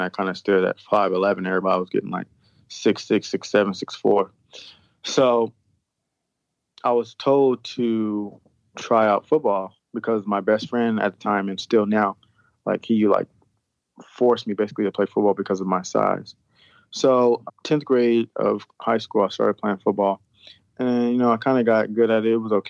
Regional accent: Inglewood, California, United States; I grew up in a comfortable environment here in the inner city of Los Angeles, California, Inglewood, California.

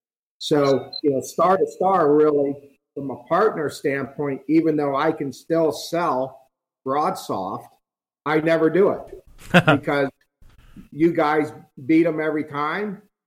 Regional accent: Canton, Ohio, United States; now in Cincinnati, United States; However, I grew up in Canton, Ohio, so when I moved to Cincinnati and they introduced me to Cincinnati chili

